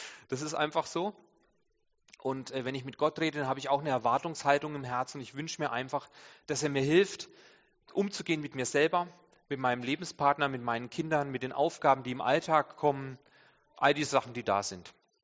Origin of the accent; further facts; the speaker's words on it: Bavaria, Germany; Es ist so katastrophal, als Franke Pilger zu sagen.